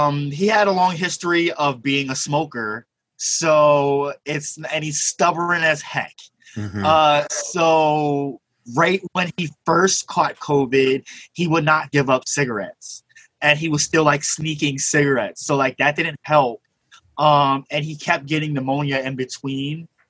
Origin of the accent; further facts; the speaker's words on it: Coatesville, Pennsylvania, United States; also born or lived in Wilkes-Barre / Scranton; So I was born and raised in Coatesville up until I was 13. And then I moved to Wilkes-Barre, 9th grade. And so I spent my teenage years and my early adulthood years in Wilkes-Barre.